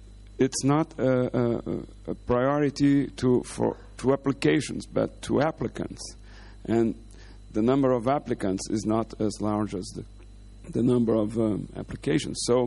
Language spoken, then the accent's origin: English; Brazil; English is a second language; with ISPCP. I'm from Brazil, and I would like to follow up on what Steve said.